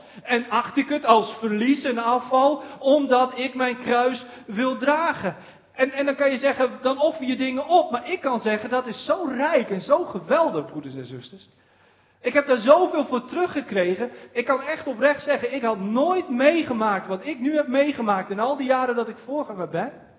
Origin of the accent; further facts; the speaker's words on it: Drenthe, Netherlands; moved away as an adult; weggetrokken van mijn geboortegrond, het land in. Terwijl mijn familie, dat heeft ooit een keer iemand uitgezocht, al meer dan 300 jaar op dezelfde plek in Drenthe woont zo ongeveer.